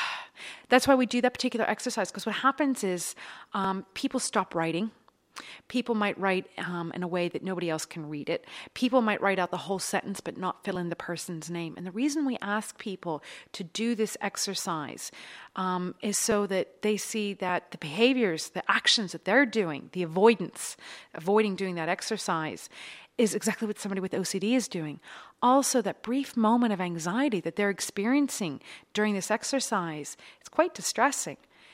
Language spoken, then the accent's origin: English; United States; Like me, I'm American. It's a part of me, but it doesn't define who I am.